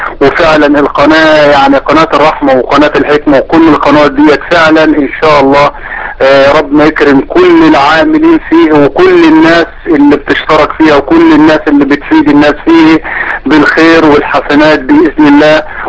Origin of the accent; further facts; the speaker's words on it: Egypt; now in Jordan; انا هنا مصري مقيم في الاردن،